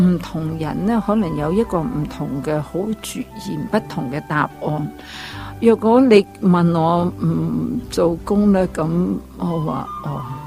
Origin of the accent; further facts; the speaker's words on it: China; 是啊，我估计有阵时候我们中国人有个很奇特的一个危机，就是